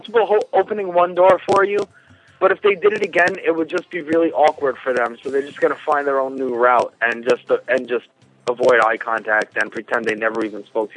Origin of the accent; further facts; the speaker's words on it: Queens, New York, United States; I'm from Queens. Yeah, I really am.